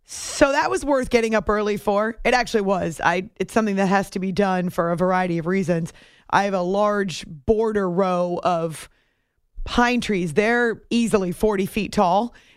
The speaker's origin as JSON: {"language": "English", "region": "New Hampshire", "country": "United States", "tie": "born or raised there", "said": "which I grew up in New Hampshire. We have tons of evergreen trees, but we also had woods."}